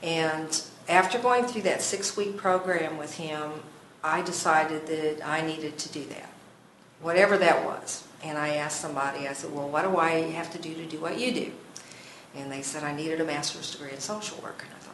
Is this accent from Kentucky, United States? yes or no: yes; Spencer County, Kentucky, United States; And I moved to Louisville, from Louisville, Kentucky, back to my hometown in Spencer County.